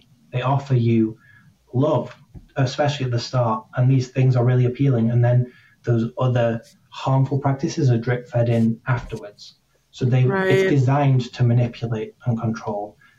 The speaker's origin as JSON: {"language": "English", "region": "Wales", "country": "United Kingdom", "tie": "born or raised there", "said": "because I was raised in Welsh education. So my most of my primary and all of my secondary school education was in the medium of Welsh."}